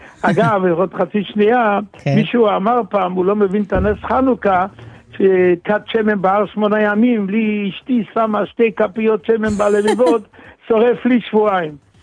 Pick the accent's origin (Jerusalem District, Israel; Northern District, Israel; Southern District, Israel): Jerusalem District, Israel; Jerusalem; born or raised there